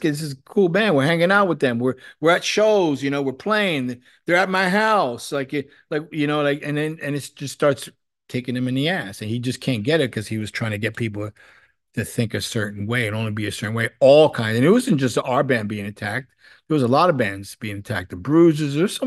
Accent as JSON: {"language": "English", "town": "New York City", "region": "New York", "country": "United States", "said": "that I'm coming from New York City. Like, I mean, you don't think we ever seen gay people in our life?"}